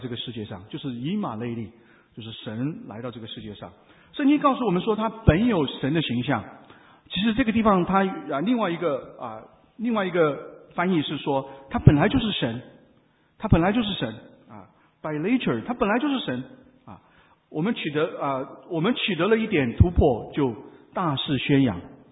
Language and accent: Chinese; China; 那作为中国人，我们都很骄傲，对吧？